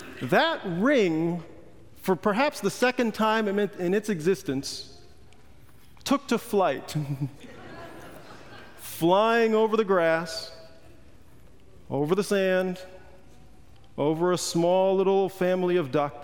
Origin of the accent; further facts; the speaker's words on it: New York, United States; we also had gone to the same clubs growing up in New York before we were Christians.